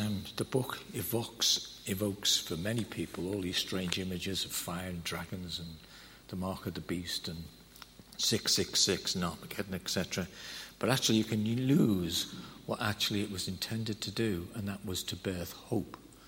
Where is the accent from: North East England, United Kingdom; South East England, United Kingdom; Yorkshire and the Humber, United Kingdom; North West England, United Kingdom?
North West England, United Kingdom; Liverpool; I know I'm from Liverpool